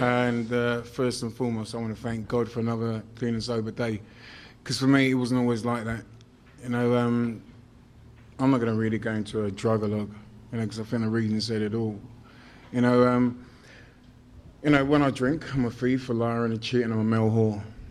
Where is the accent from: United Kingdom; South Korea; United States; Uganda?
United Kingdom; London; I'm from South London, I live in Brixton